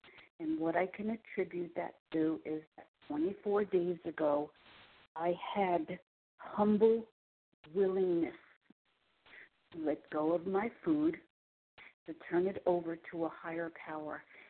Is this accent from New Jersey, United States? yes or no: yes; New Jersey, United States; I'm from New Jersey, and I am recovering.